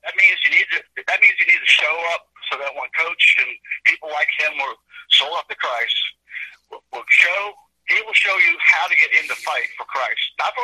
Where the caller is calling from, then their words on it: Kentucky, United States; from Kentucky.